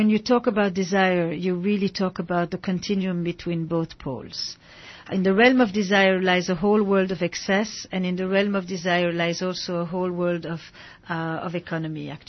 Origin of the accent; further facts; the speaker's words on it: Flanders, Belgium; English is a second language; The Flemish part of Belgium, and they'll make fun of me because I have an accent